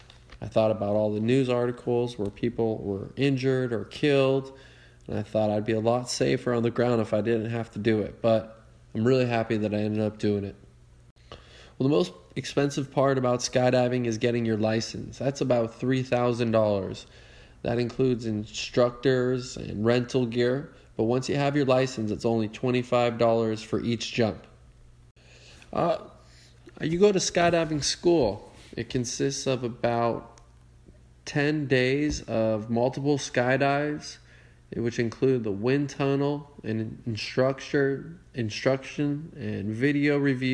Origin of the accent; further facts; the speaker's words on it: Palos Verdes, California, United States; Hey, Ella. … I'm 36 years old from Palos Verdes, California.